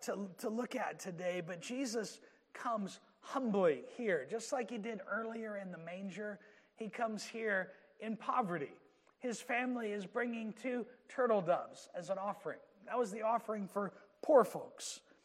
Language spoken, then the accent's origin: English; Georgia, United States; You know, I grew up in Georgia, and in Georgia, as I was growing up, most people went to church.